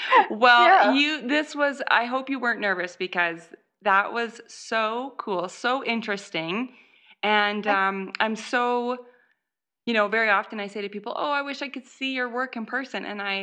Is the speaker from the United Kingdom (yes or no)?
no; Canada; Well, I'm Canadian.